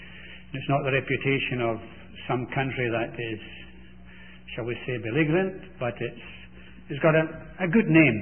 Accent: Canada; And so it's really good to go into a place as a Canadian.

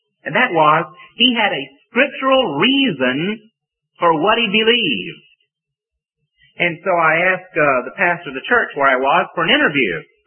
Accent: Atlanta, Georgia, United States; I come from Atlanta, Georgia, and there I was a member of a church of about 5,000 or 6,000 people.

